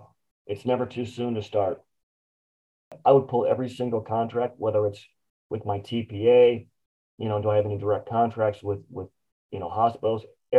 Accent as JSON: {"language": "English", "town": "Champaign", "region": "Illinois", "country": "United States", "said": "I'm actually from Champaign."}